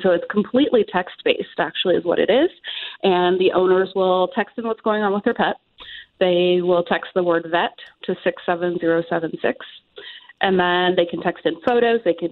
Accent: Dallas, Texas, United States; now in Albuquerque, United States; I grew up in Dallas, and so I've actually listened to you.

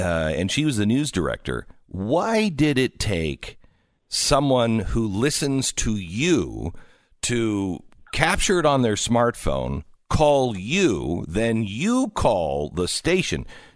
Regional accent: Seattle, Washington, United States; And look, I grew up in Seattle.

